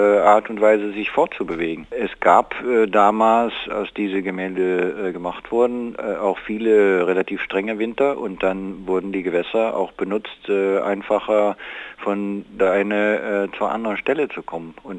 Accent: Netherlands; Das verstehen wir als Holländer eigentlich kaum.

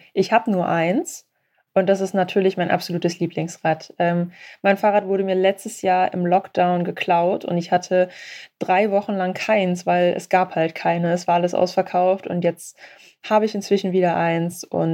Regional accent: Cologne, North Rhine-Westphalia, Germany; es war ein Aktionstag in Köln, in meiner Heimatstadt.

